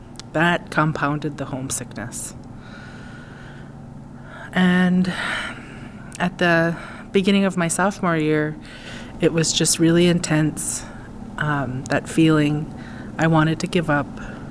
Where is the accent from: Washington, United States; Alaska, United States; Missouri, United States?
Alaska, United States; Kake; I'm Tlingit and Haida. I'm from Kihkwan, Cake, Alaska, in southeast Alaska. We're about 90 miles south of Juneau, 90 miles north of Ketchikan.